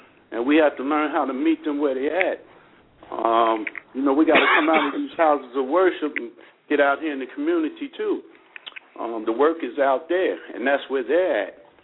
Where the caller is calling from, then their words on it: East Orange, New Jersey, United States; Independent Ministry, How to Put the Neighbor Back in the Hood. And I'm calling from East Orange, New Jersey.